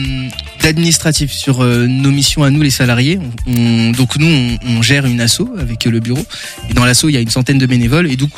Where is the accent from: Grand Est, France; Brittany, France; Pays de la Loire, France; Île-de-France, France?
Pays de la Loire, France; Angers; J'ai grandi à Angers.